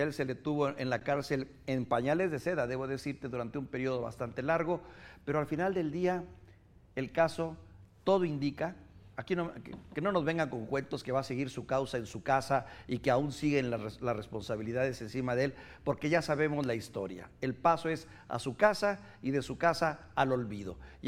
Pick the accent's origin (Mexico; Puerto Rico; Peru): Mexico; somos nosotros los mexicanos